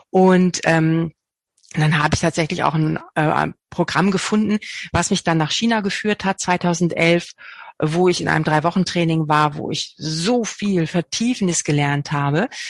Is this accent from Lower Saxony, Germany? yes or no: yes; Bad Zwischenahn, Lower Saxony, Germany; meinen allerersten Kurs nach Abschluss meiner Lehrausbildung habe ich sogar an meinem Heimatort in Bad Zwischenahn gegeben